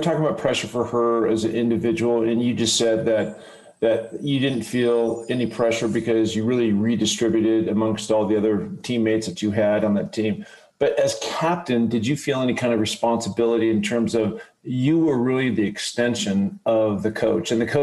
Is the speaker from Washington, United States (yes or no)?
yes; Seattle, Washington, United States; And I grew up in the West Coast. I grew up in Seattle.